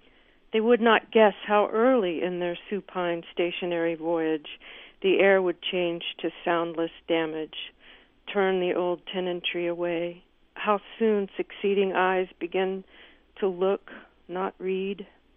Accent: New York, United States; I'm from New York City.

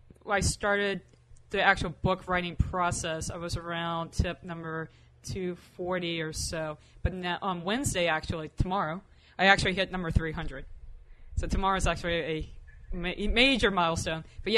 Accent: Waveland, Mississippi, United States; a scholarship fund that I've created for anyone who's a resident of my hometown, Waveland, Mississippi

